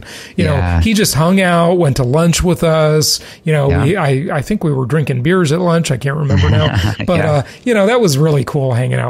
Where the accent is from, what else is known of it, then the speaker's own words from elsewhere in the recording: Los Angeles, California, United States; Look, I grew up in Los Angeles, and that's not a place I would want to live.